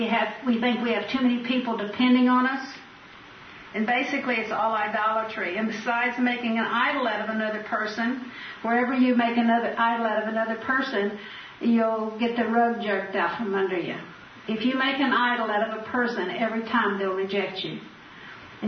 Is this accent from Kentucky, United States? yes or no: no; San Antonio, Texas, United States; And I grew up in San Antonio, and they didn't have the beautiful birds like they have in East Texas.